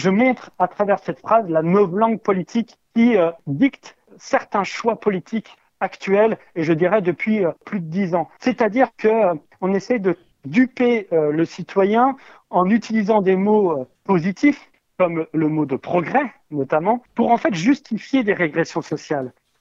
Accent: France; now in Île-de-France, France; un petit clin d'œil que j'ai voulu faire à ma région natale, à cette belle terre bressane qui m'accueille encore quand je reviens d'Île-de-France

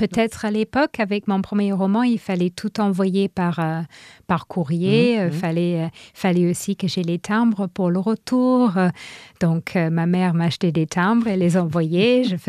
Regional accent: England, United Kingdom; French is a second language; parce que mes parents sont retournés vivre en Irlande du Nord quand j'ai grandi en Angleterre. Et puis, comme ma mère est nord-irlandaise, mes parents sont retournés là-bas. Mais j'ai encore mes oncles et mes tantes dans le sud-ouest de l'Angleterre.

